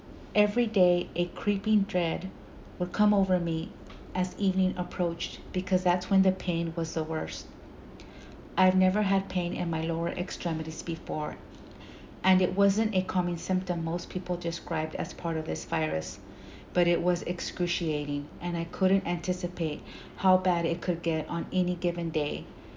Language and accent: English; the South, United States; Somehow, maybe because I'm from the South, I became obsessed with taking a trip to Charleston, South Carolina.